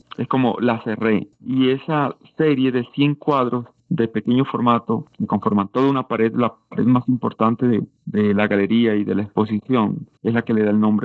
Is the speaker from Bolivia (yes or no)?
no; Cañaverales, La Guajira, Colombia; now in Bogotá, Colombia; No, yo soy guajiro. Vivo en Bogotá hace 25 años, pero sí soy de La Guajira, de un pueblo que se llama Cañaverales.